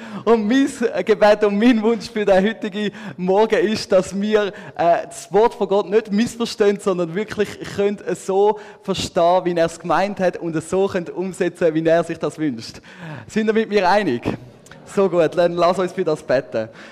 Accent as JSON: {"language": "German", "town": "Rafz", "region": "Zurich", "country": "Switzerland", "tie": "born or raised there", "lives_now": "Andelfingen, Switzerland", "said": "wohne in Andelfingen. Bin aber aufgewachsen in Rafts"}